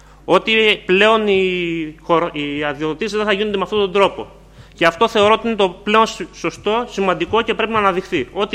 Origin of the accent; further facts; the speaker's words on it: Mesa Moulianá, Crete, Greece; για όσους δεν με ξέρετε, και είμαι γεωγράφος στο επάγγελμα και είμαι από εδώ από τη Σιτία, από τα Μέσα Μουλιάνα συγκεκριμένα.